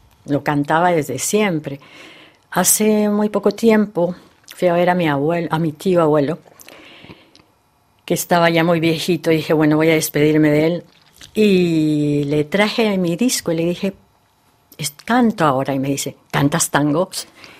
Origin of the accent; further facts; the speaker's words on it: Colombia; moved away; Que pasó, lo mismo que pasó cuando era pequeña en Colombia, ¿no?